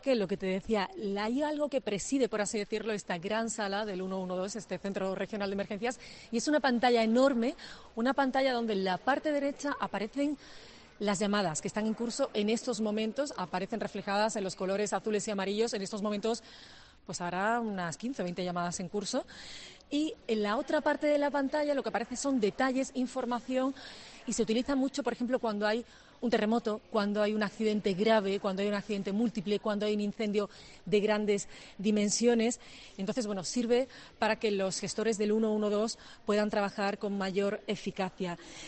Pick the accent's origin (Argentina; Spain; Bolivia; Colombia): Spain; Andalusia; una vez que yo como andaluza o que cualquiera de los oyentes llama al 112